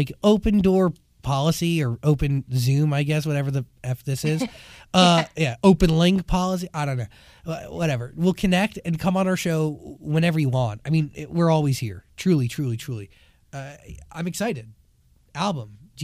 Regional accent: New Jersey, United States; now in Los Angeles, United States; That's like the life I dreamed of having growing up in New Jersey, right outside of Manhattan.

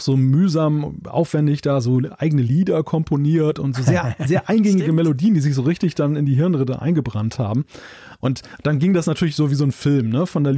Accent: Northern Germany, Germany; das ist ja für mich zum Beispiel als Norddeutscher jetzt das total coole Autofahrerlebnis oder Radfahrerlebnis

